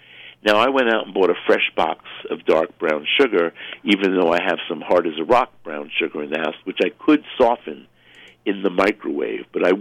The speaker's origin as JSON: {"language": "English", "town": "Brooklyn", "region": "New York", "country": "United States", "tie": "born or raised there", "said": "because it was a standard bakery item in here when I grew up in Brooklyn, and it somehow coffee cake, crumb cake, became a thing in the Italian American community, at least here in Brooklyn."}